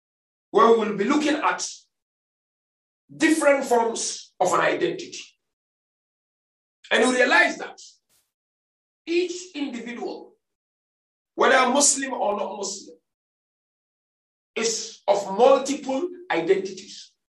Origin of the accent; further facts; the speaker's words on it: Ghana; I'm originally from Africa, from Ghana. That's where I was born and bred.